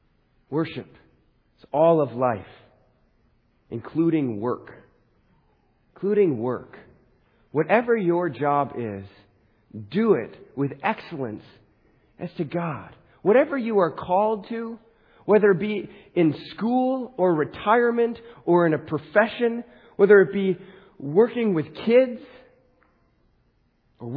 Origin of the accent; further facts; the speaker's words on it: Wisconsin, United States; They live in Ecuador, but we grew up in Wisconsin. So I am not fluent in Spanish.